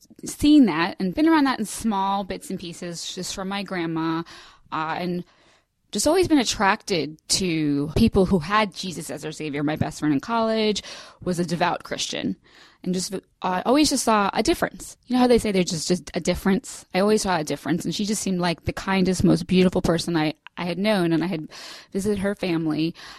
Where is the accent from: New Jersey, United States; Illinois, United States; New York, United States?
New York, United States; Well, I'm originally from the New York area, the greater New York area